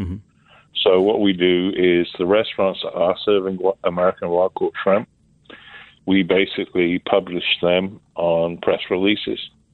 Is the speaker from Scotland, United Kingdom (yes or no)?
no; South West England, United Kingdom; I'm from Devon in England, which is a very rural part of the country. I grew up about 20 miles away from the north and south coast of Devon.